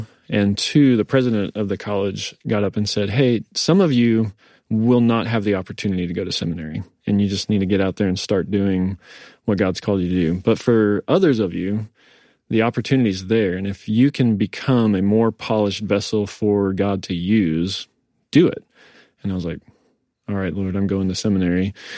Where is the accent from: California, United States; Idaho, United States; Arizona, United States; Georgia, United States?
Arizona, United States; We met in seminary. I grew up in Arizona. She grew up in Arkansas. We met in Kentucky.